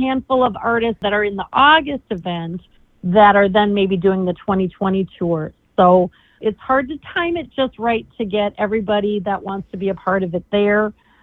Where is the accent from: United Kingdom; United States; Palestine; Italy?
United States; Twin Cities, Minnesota; So I'm actually from the Twin Cities